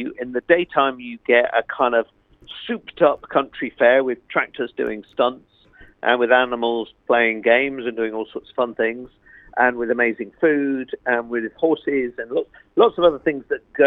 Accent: Southam, West Midlands, United Kingdom; Yeah, I grew up in Southam many years ago. I'm quite an old man. And then I travelled the world putting on events and festivals in lots of different countries.

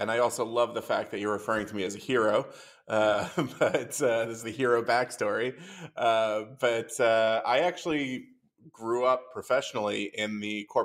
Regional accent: New York, United States; moved away as an adult; also born or lived in Tasmania; now in Czech Republic; I'm originally from New York.

